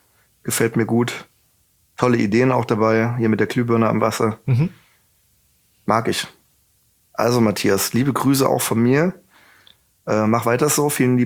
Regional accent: Thuringia, Germany; in den Thüringer Wald reist, dann denkt auch ein bisschen an mich, das ist meine alte Heimat. Ich kenne dort fast jeden Winkel

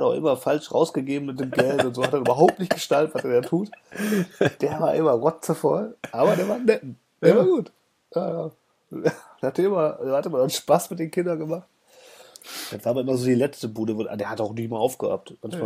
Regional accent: Mülheim, Germany; ich bin ja in Mülheim groß geworden. Ich bin ja Mülheimer.

